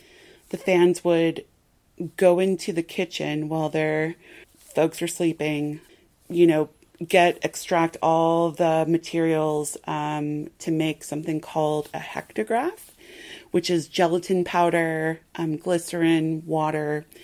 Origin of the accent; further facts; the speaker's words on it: Long Beach, California, United States; also born or lived in Iowa, United States; So I grew up in Long Beach. And then I moved to Iowa, to the Midwest.